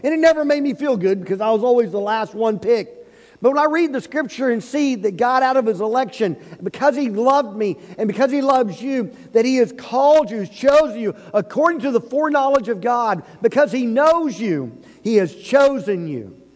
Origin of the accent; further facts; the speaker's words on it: Oklahoma City, Oklahoma, United States; born there; Or because I was born in the Baptist hospital in Oklahoma City, Oklahoma.